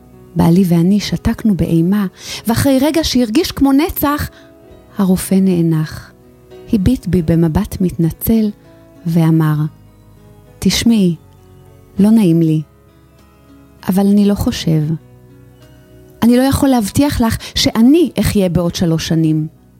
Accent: Bnei Brak, Tel Aviv District, Israel; אני דוסית מבני ברק.

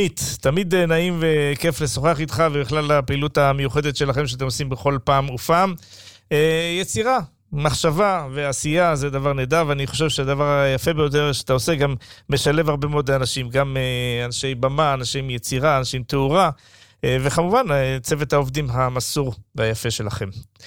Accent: Jerusalem, Jerusalem District, Israel; גדלתי וכל בגרותי מגיל 5 ועד גיל 22, הייתי בשכונת רסקו ממולכם.

